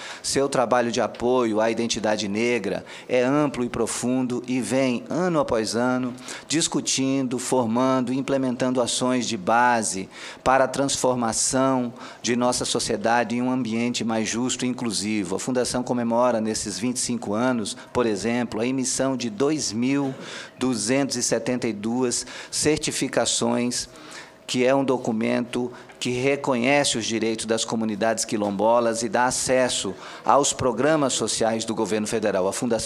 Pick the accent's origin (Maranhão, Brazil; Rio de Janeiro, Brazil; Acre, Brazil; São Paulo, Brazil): Acre, Brazil; eu sou da região norte do estado do Acre